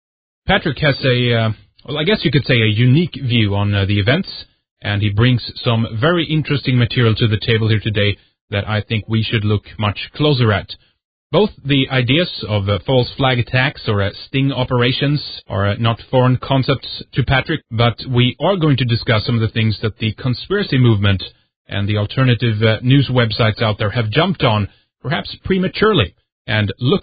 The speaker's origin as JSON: {"language": "English", "country": "Sweden", "second_language": "English", "said": "I'm from Sweden."}